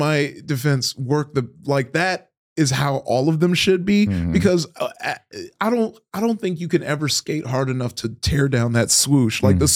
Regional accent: Compton, California, United States; it started as like a self-preservation thing, like growing up in Compton.

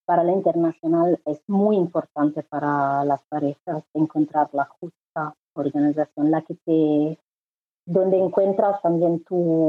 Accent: Italy; Somos italianos los dos, pero queremos mucho viajar y todo.

